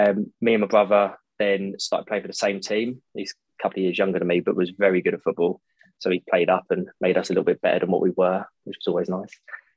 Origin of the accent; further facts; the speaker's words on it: London, United Kingdom; also born or lived in Birmingham / Surrey; so I grew up in not the nicest part of London, sort of South London, and moved to Surrey. Well, I was born in Birmingham, actually, but grew up in sort of South London, Surrey sort of area